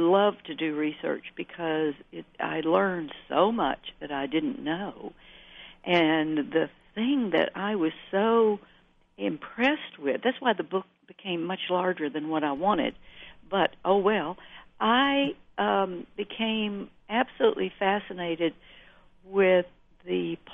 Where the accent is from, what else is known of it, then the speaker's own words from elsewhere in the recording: Alabama, United States; when I was a child growing up in Alabama